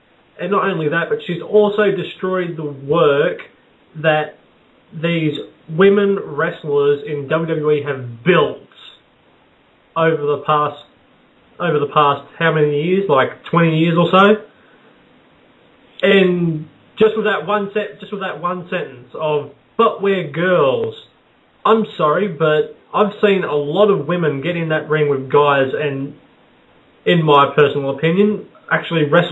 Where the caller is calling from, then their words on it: Australia; No, actually I'm calling from Australia.